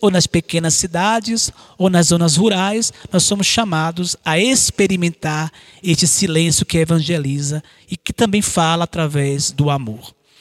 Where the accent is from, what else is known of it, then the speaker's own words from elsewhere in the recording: Itabuna, Bahia, Brazil; Eu sou natural da cidade de Itabuna, Bahia, sou baiano e faço parte dessa congregação passionista.